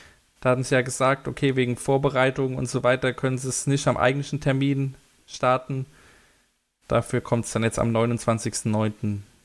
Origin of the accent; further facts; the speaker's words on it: Hamburg, Germany; ich glaube, als Hamburger ist das Millantor-Stadion schon was Besonderes.